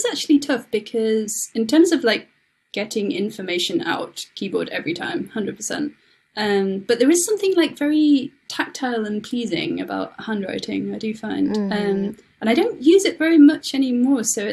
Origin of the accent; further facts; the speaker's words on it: Leeds, Yorkshire and the Humber, United Kingdom; Oh, well, this is an easy one because Leeds is my hometown, so it has to be Leeds.